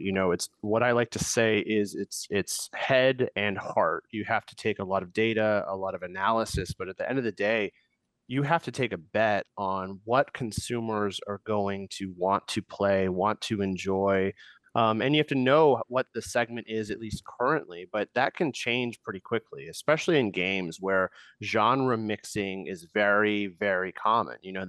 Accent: Wisconsin, United States; I'm from these places. I'm from Wisconsin. I'm from the places that have been overlooked for a long time.

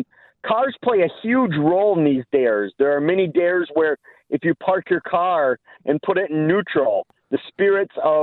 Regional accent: Eau Claire, Wisconsin, United States; born or raised there

